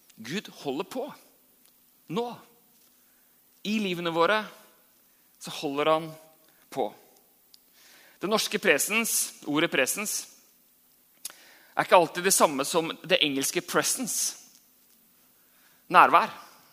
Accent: Larvik, Vestfold, Norway; Jeg hadde alltid siste etappen på speiderstafetten hjemme I Larvik

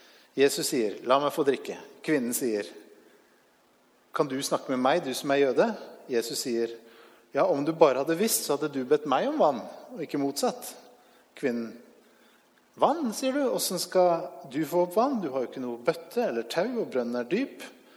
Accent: Bærum, Akershus, Norway; Jeg kommer fra Bærum.

